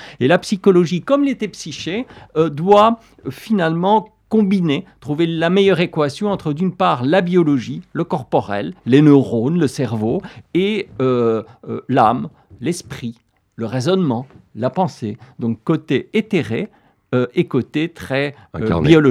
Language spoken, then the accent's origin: French; Belgium; Je suis belge d'origine et j'explorais tous les musées de Belgique et de Hollande